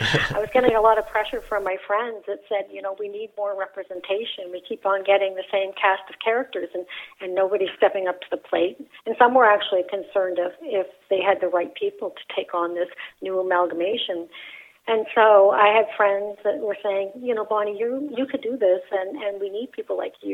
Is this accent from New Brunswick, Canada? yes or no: yes; Dorchester, New Brunswick, Canada; moved away as an adult; I'm a small town girl. I grew up in Dorchester. I went to high school in Sackville. I left home at 18 to get a job in Alberta